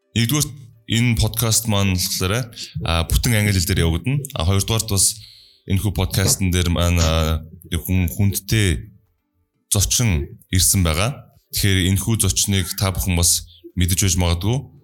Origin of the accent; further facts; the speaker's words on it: Mongolia; I am from Mongolia, of course.